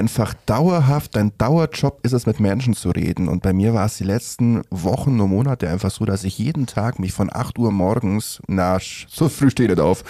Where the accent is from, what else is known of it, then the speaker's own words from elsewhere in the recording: Gersthofen, Bavaria, Germany; ich bin in Gersthofen aufgewachsen.